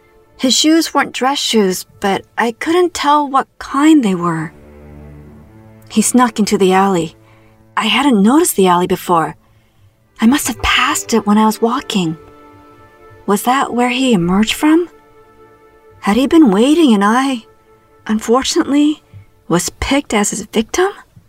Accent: Toronto, Ontario, Canada; I was walking my hometown of Toronto, Canada.

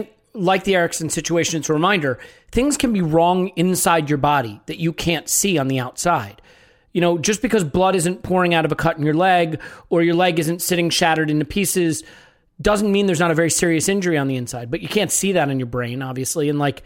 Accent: United States; Because for me, you know, as an American who also watches NFL

